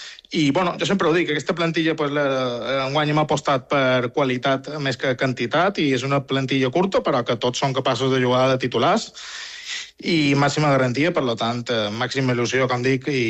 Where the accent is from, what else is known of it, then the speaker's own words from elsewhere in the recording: Balearic Islands, Spain; Ja sabem també com som els mallorquins, que som molt de darrera hora.